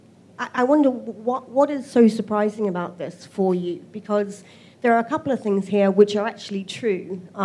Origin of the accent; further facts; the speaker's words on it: London, United Kingdom; maybe it's because I come from London